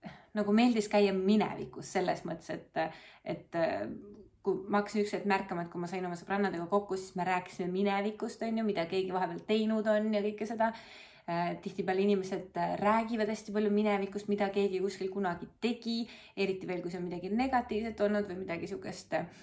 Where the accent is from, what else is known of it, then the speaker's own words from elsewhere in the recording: Central Estonia, Estonia; Ja ma olen pärit Kesk-Eestist. Ma olen kasvanud ülesesti toredas traditsioonilises perekonnas.